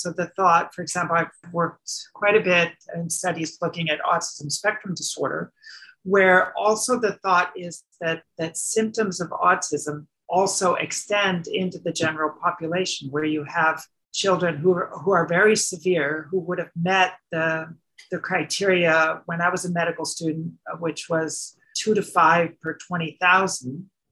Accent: United States; now in Netherlands; being an American living in the Netherlands

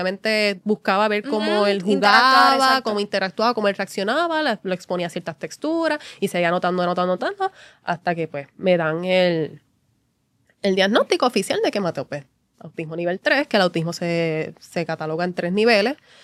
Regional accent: Bayamón, Puerto Rico; Yo soy de Bayamón

